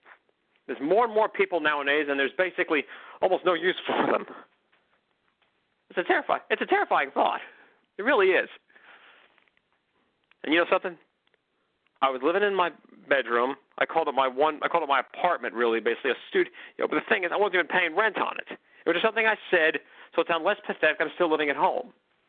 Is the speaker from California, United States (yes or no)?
yes; McKinleyville, California, United States; But most of my life I spent in McKinleyville, California. That's my hometown.